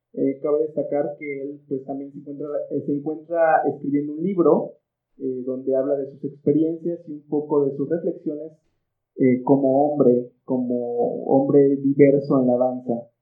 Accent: Veracruz, Mexico; Me voy a mi tierra, al estado de Veracruz

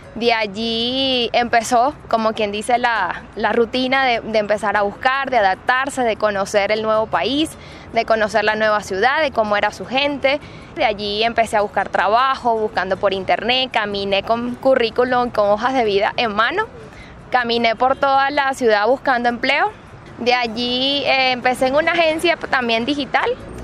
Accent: Venezuela; moved away as an adult; now in Ecuador; Salí de Venezuela hace 2 años exactamente

